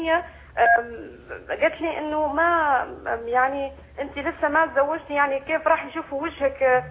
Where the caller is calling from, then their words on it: United States; أنا أخي أنا من أمريكا